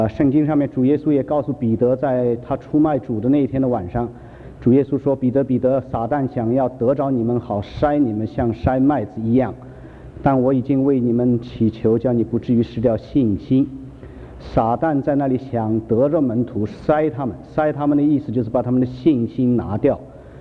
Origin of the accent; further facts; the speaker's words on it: Taiwan; 所以我是台湾来的，要回答这个问题。